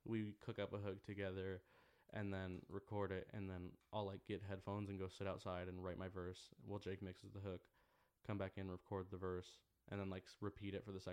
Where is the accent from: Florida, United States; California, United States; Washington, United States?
Washington, United States; Seattle; growing up in North Seattle, it's like, that's like where I grew up. That's where all my friends are from. And like, we all like talk a different way.